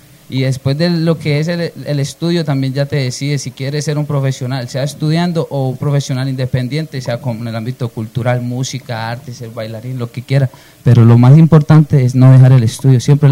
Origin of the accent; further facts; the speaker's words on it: Tuluá, Valle del Cauca, Colombia; Tengo 24 años, soy local de Tuluá Valle del Cauca, el corazón del valle. Soy del corregimiento de Aguaclara, represento orgullosamente mi Aguaclara.